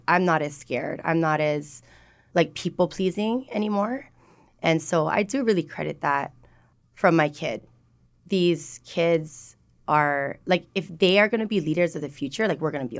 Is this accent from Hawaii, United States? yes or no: yes; Hawaii, United States; Like, even being born and raised in Hawaii and, like, having the mahu culture, like, I still just had so much fear